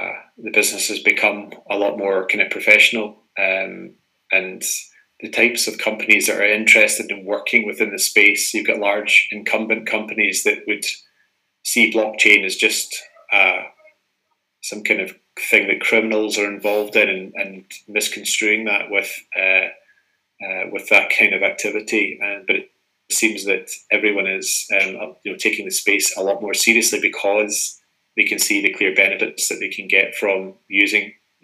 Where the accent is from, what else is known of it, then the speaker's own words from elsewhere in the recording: Scotland, United Kingdom; accent: Scottish; as my accent suggests, I'm Scottish.